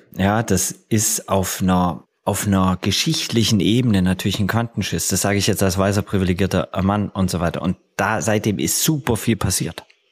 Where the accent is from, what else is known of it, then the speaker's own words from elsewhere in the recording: Baden-Württemberg, Germany; also born or lived in Hamburg; ich bin aus dem Schwabenländle, Bildungsbürgertum aufgewachsen, aber sozialisiert auf St. Pauli